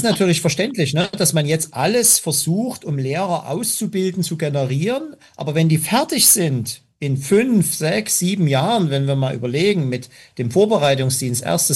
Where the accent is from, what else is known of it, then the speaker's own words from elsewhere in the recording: Germany; born there; ich bin ja auch jemand geboren in DDR